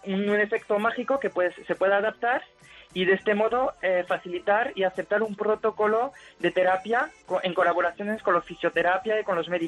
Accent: France; Spanish is a second language; now in Valverde del Fresno, Spain; Sí, es que soy francés y actualmente estoy en un pueblo en Extremadura, en Valverde del Fresno.

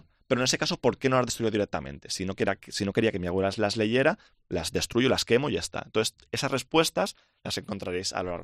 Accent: Alicante, Valencian Community, Spain; mi ciudad natal es Alicante y quería que mi primera novela estuviera ambientada en Alicante

